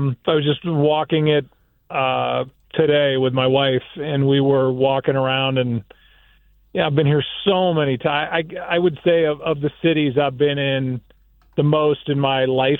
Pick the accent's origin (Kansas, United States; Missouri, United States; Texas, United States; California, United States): Missouri, United States; St. Louis; I'm a Midwesterner, and being here is – it's a good feeling. And being downtown, it's a different downtown than we have in St. Louis.